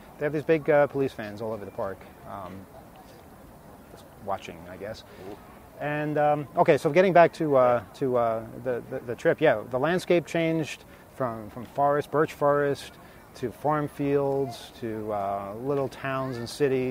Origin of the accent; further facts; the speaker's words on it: United States; but I am American, and you know, I haven't had any issues with people about anything.